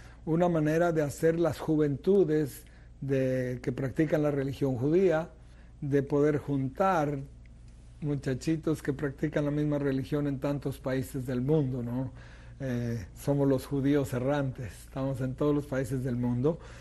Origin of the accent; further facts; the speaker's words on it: Mexico City, Mexico; born there; Yo nací en Ciudad de México en el año 52.